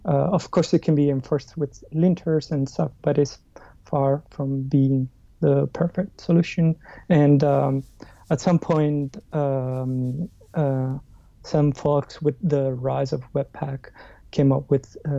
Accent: Sicily, Italy; English is a second language; I'm Italian, and I grew up in Sicily, and in a small town, right?

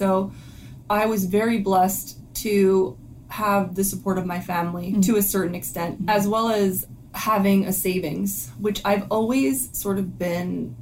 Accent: Pennsylvania, United States; So I was raised in Bucks County, Pennsylvania.

